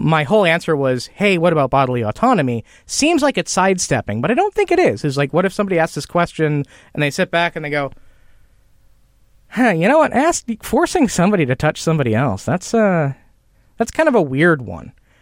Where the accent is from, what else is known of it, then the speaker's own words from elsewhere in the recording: Midwest, United States; All right, so I'm probably going to get this wrong on both counts because I am unremittingly from the Midwest.